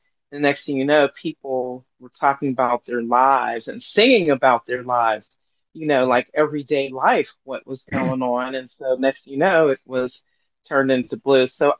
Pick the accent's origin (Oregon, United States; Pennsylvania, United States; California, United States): Pennsylvania, United States; Pittsburgh; And Pittsburgh, well, because I'm from Pittsburgh, Pennsylvania, so.